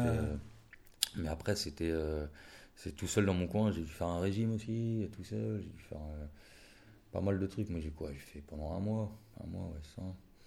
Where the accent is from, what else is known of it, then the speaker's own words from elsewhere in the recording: Évry, Île-de-France, France; born there; Enfin, je suis né à Évry, mais j'ai